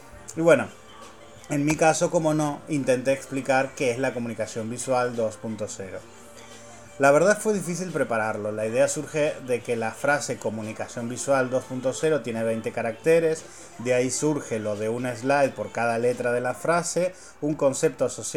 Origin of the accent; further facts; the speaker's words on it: Argentina; Debo confesar que como argentino me resultó súper complicado